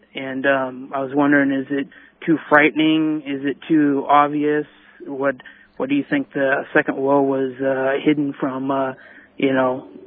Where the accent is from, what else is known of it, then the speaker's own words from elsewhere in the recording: Seattle, Washington, United States; I just wanted to call and say I'm from Seattle, and I love you, man